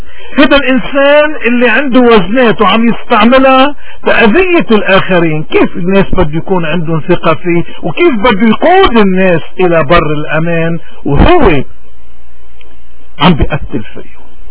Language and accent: Arabic; Lebanon; نحن مشكلتنا كلبنانيين انه اكترية شعبنا غنم